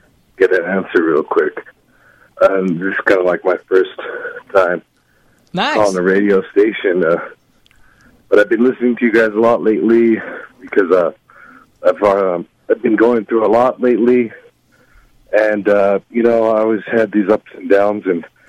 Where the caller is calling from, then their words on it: Albuquerque, New Mexico, United States; I'm calling from Albuquerque.